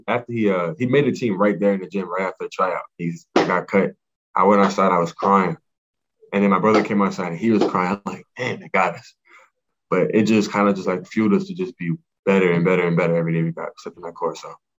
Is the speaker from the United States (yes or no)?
yes; Brooklyn, New York, United States; Originally, I'm from Brooklyn, New York. I got a twin brother who also plays basketball, but he plays at St. John's University.